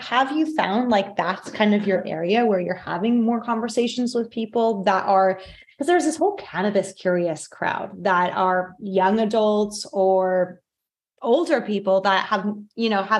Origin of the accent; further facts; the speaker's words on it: Portland, Oregon, United States; You know, it's interesting because like growing up, I'm from Portland. Like a lot of my friends have dispensaries, like cannabis, weed, whatever.